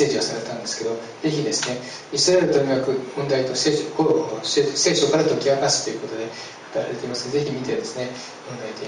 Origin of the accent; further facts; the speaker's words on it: Nagano, Japan; 私長野のですね、開拓地で育ったんですけども、農業の開拓地で育ったんですけども、